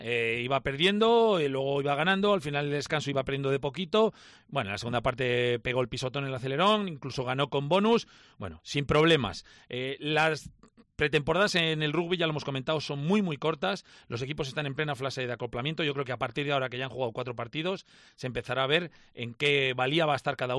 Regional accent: Valladolid, Castile and León, Spain; los dos de Valladolid, que somos vallisoletanos

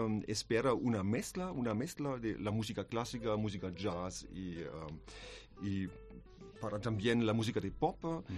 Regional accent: Bavaria, Germany; Spanish is a second language; soy guitarrista flamenca, de la guitarra flamenca, pero somos alemanes, de Franconia, de Baviera.

